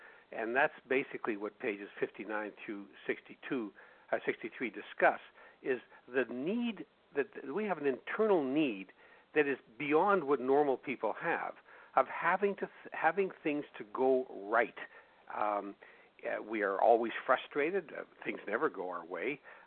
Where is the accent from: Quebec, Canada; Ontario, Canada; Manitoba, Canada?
Manitoba, Canada; Winnipeg; my hometown of Winnipeg, Canada